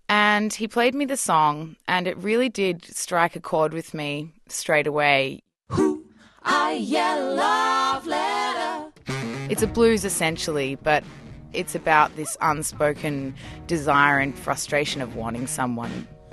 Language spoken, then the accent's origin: English; Melbourne, Victoria, Australia; we come from Melbourne and we were just a sort of small-time band